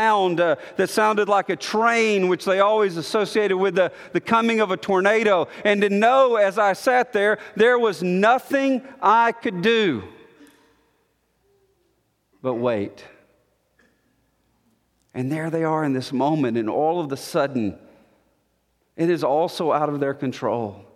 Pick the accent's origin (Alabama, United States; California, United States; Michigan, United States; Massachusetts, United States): Alabama, United States; Montgomery; but I grew up in Montgomery, Alabama